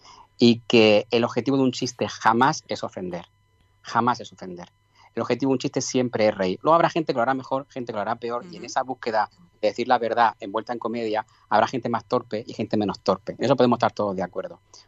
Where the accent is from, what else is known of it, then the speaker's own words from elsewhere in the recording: Region of Murcia, Spain; Somos los dos murcianos, además, que fíjate, dos murcianos en Sabadell.